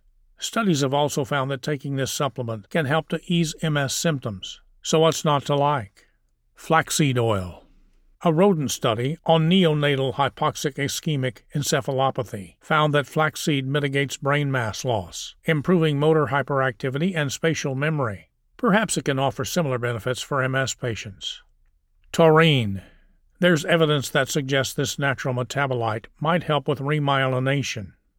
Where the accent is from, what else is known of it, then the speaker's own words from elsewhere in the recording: United Kingdom; I'm British and therefore love curry